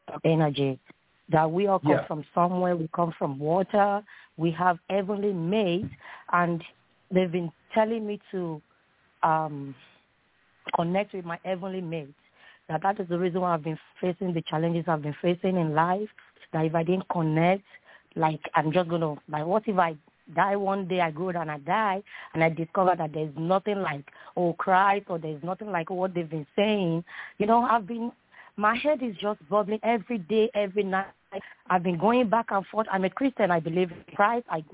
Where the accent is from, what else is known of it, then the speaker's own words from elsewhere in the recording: Nigeria; So I'm from Nigeria, and I'm actually battling with this currently.